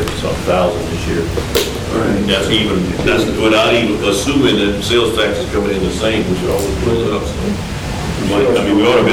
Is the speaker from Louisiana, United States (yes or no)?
yes; Marksville, Louisiana, United States; When I was growing up in Marksville, they had a cover over Spring Bayou.